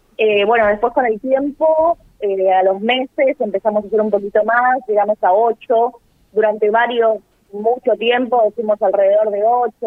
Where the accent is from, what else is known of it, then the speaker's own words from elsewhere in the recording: Buenos Aires, Argentina; born there; nací en Parque Patricios, en un barrio de acá de la ciudad de Buenos Aires, muy ligado al fútbol, muy ligado a Huracán.